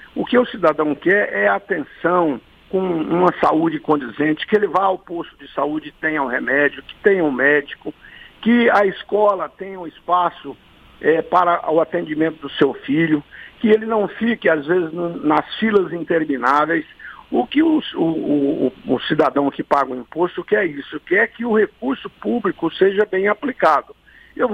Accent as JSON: {"language": "Portuguese", "region": "Amazon", "country": "Brazil", "said": "quem está lá no interior, principalmente eu que sou da Amazônia"}